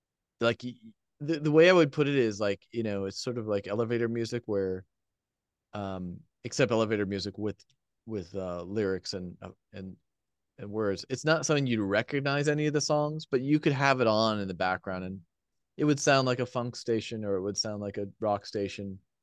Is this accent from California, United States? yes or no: yes; California, United States; I grew up in the Bay Area